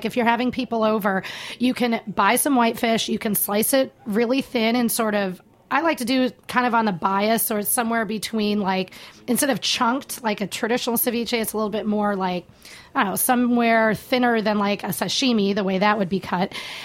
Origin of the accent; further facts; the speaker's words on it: Wisconsin, United States; But you know, I'm from Wisconsin, so I cook brats in beer, and I don't par cook them in beer because we don't do that in Wisconsin.